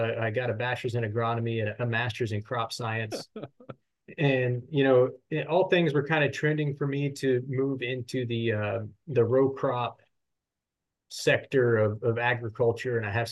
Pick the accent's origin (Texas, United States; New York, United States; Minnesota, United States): Texas, United States; Hondo; I grew up in a rural area of Texas. I grew up near Hondo, Texas, which is west of San Antonio. So grew up on my family's farm and ranch